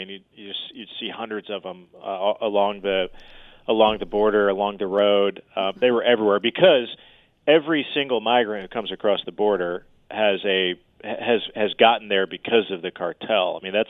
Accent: Indiana, United States; there is a benefit to growing up in Indiana and knowing how to drive on in the snow.

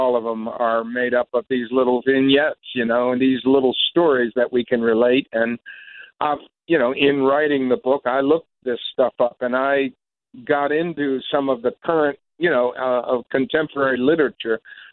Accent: Sparrows Point, Maryland, United States; growing up in Sparrows Point, Maryland, with a couple of uncles that worked in the medical examiner's office and a grandmother who married a Chinese cook

